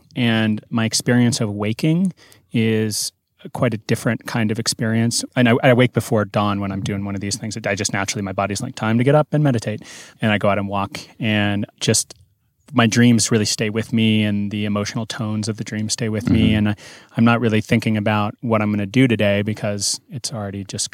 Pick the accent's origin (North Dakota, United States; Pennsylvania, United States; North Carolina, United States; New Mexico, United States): New Mexico, United States; Santa Fe; I'm actually from New Mexico. I'm from Santa Fe.